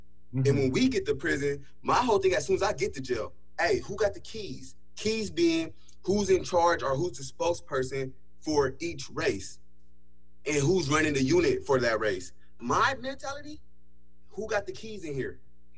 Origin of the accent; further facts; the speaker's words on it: Sacramento, California, United States; I'm from Sacramento, California, but I fell out of Monoma County, which is Portland, Oregon.